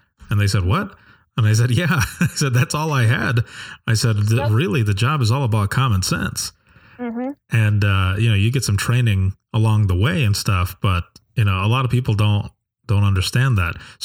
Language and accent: English; Michigan, United States; also born or lived in Florida; And when I moved from Florida back home to Michigan and started working with Allegan